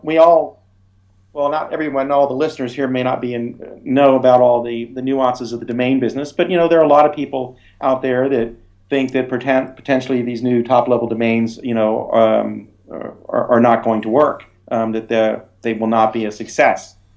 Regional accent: United States; now in Ireland; as you can tell, I'm American, not Irish, even though I live here.

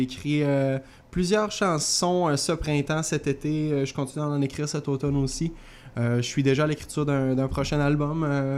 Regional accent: Quebec, Canada; now in Montreal, Canada; Je suis déménagé à Montréal depuis juin. J'ai habité à Québec pendant les 5-6 dernières années, puis je suis natif de la Beauce

